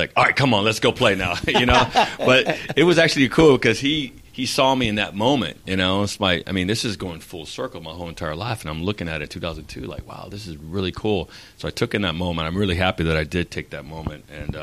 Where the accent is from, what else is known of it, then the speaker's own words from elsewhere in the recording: San Diego, California, United States; because of the Chief, the Arrowhead, and being born and, you know, born and bred in San Diego, obviously the Chargers were my number one team.